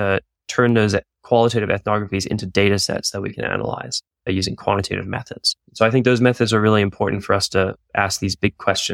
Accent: Northern Territory, Australia; I was born in Australia, and the first few years of my life, my parents were anthropologists. One of them still is an anthropologist. Another one was doing their dissertation before leaving the field. But we spent my first few years in Aboriginal settlements in Central Australia

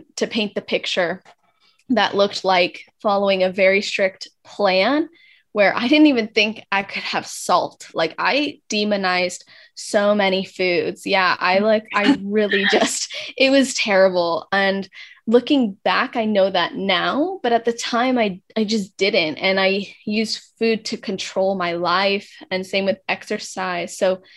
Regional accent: California, United States; Yes, so I'm in Southern California. This is where I was born and raised as well.

